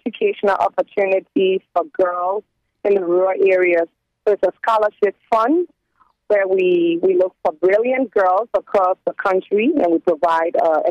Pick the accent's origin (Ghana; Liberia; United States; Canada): Liberia; I'm from the Fele ethnic group, and it's the largest ethnic group in Liberia